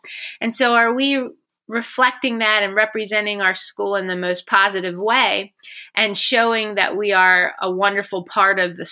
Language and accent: English; Pennsylvania, United States; Sure. So I grew up in Pennsylvania, where my father was my elementary and high school band director, and that inspired me to become a music teacher, specifically a band director.